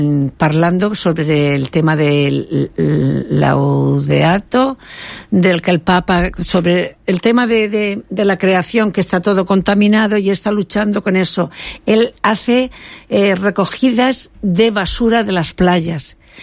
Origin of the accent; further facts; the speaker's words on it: Archena, Region of Murcia, Spain; De Archena, yo he dicho que soy de Archena, de Murcia